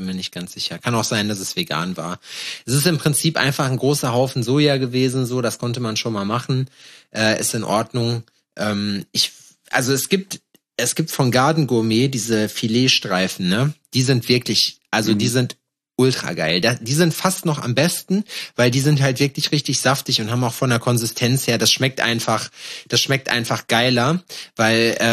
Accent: Schalksmühle, North Rhine-Westphalia, Germany; Wir haben einen Zug gehabt bei uns in Schalksmühle, der einmal die Stunde gefahren ist.

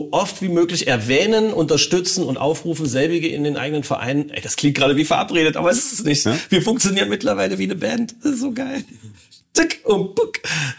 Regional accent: North Rhine-Westphalia, Germany; Ich komme aus dem Ruhrgebiet, das ist nicht meine Sprache.

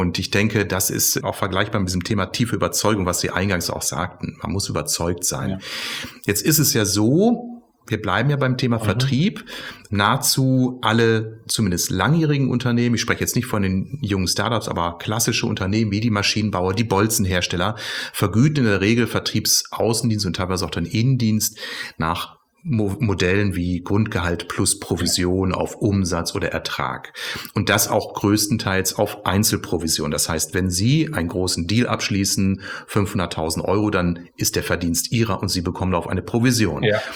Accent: Bielefeld, North Rhine-Westphalia, Germany; Ich bin gebürtiger Bielefelder.

